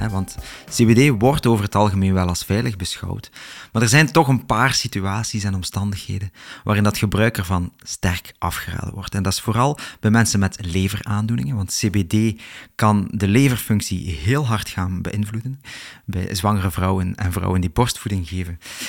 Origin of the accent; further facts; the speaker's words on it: Flanders, Belgium; accent: Flemish; dus excuseer mij voor mijn Vlaams accent.